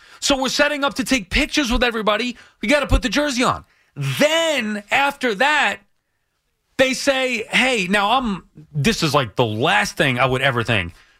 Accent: New York, United States; The other thing is I'm from Long Island. So there is a connection there that it just will never go away.

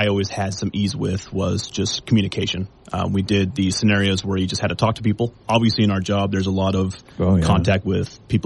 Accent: West Valley City, Utah, United States; So I grew up in West Valley City, up near Salt Lake.

